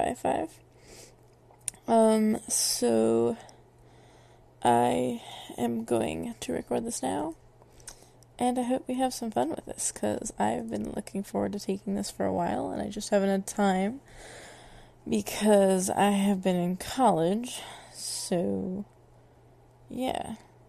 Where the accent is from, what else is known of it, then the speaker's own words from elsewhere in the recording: Northeast, United States; my grandmother is from Alabama, and normally I am from the Northeast, so it's a tad weird, all switching it out like so